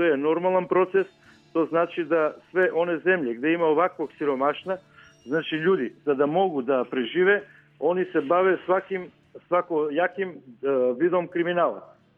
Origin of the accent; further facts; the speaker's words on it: North Macedonia; kod nas u Makedoniji